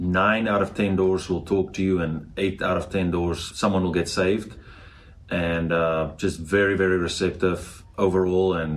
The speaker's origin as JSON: {"language": "English", "town": "Bredasdorp", "region": "Western Cape", "country": "South Africa", "said": "So in the town where I'm from, so I'm from Bredasdorp, the Western Cape. And it's predominantly Afrikaans, but they do understand English."}